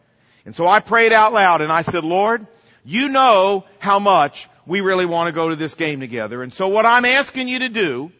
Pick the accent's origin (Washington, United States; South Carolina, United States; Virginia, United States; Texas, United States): Virginia, United States; I said, well, ma'am, my son and I here, we're from Virginia.